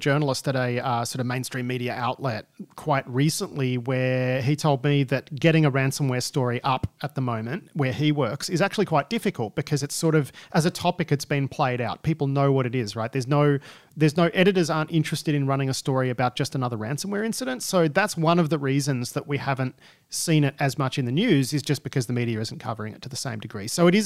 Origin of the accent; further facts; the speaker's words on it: Australia; as an Australian who lives in a regional area.